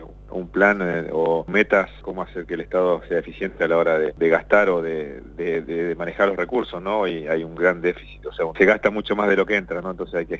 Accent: Neuquén, Argentina; somos muchos los argentinos y neuquinos que queremos un cambio

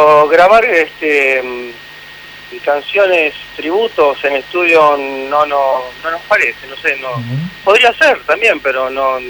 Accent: Reconquista, Santa Fe, Argentina; yo soy acá de Reconquista, norte de Santa Fe, ya casi llegando a Chaco, digamos.

